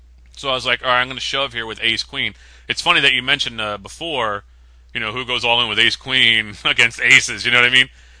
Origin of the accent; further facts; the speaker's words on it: Connecticut, United States; "Really? Where are you from?" And it turns out we're from the same hometown.